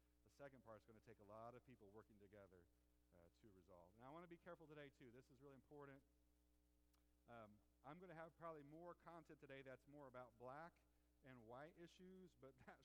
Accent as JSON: {"language": "English", "town": "Decatur", "country": "United States", "tie": "born or raised there", "lives_now": "Memphis, United States", "said": "because in my own experience from growing up in Decatur and living in Memphis"}